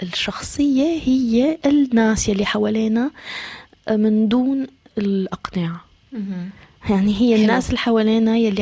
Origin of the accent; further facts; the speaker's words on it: Syria; أنا كبرت بسوريا بصراحة، يعني في أشياء نحكي فيها بسوريا طبعا، يعني من كتير نواحي كانت قاسية